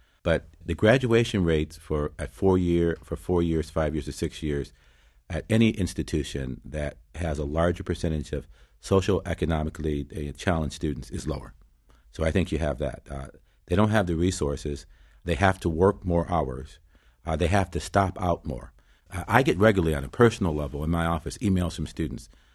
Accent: Detroit, Michigan, United States; At my hometown, so I track it closely.

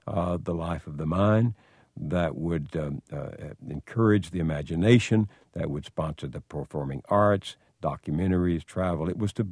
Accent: Marshall, Texas, United States; I don't consider myself an elitist. I'm from Marshall, Texas. My father had a fourth grade education. My mother an eighth grade education.

